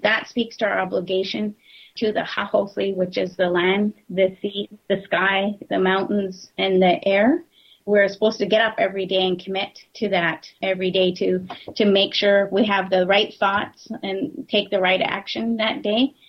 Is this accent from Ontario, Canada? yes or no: no; British Columbia, Canada; it means boulder on the beach woman. I'm from Ch'eklesit and Tlaoquit, which are part of the new channels on the west coast of Vancouver Island.